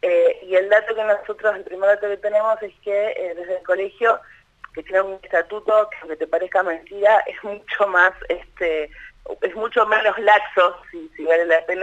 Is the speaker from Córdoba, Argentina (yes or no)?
no; Gualeguaychú, Entre Ríos, Argentina; a mí me llama mucho la atención, yo soy de Gualeguaychú.